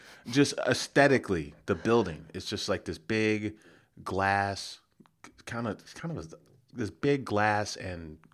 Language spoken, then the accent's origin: English; Illinois, United States; When I was growing up, they were the only, because I'm from the South Burbs.